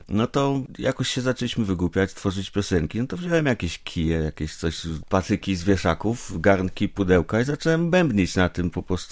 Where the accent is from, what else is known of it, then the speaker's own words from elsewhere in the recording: Bydgoszcz, Kuyavian-Pomeranian Voivodeship, Poland; No ja się zgadzam, bo też pochodzę z Bydgoszczy.